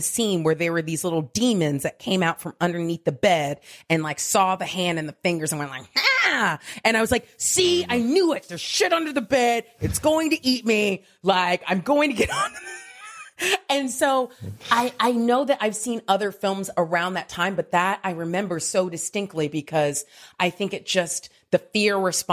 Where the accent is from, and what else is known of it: Diamond Bar, California, United States; born or raised there